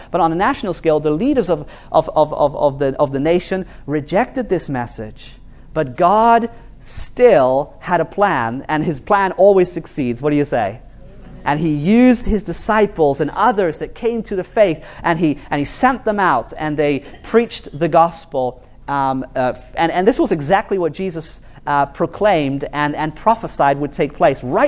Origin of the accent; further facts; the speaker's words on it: New Zealand; now in Norway; I live in Norway, and I grew up in New Zealand.